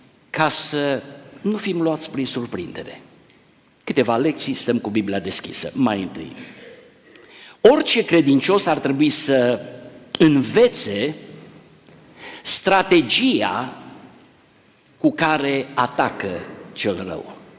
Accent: Pârneava, Arad County, Romania; Am copilărit aici în Pârneava și în vremea copilăriei mele aproape că nu era acasă care să n-aibă câine.

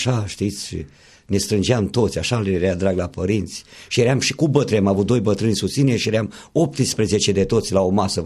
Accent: Balaci, Teleorman, Romania; M-am născut, cum am spus mai înainte, în comuna Balaci, acolo de mic copil

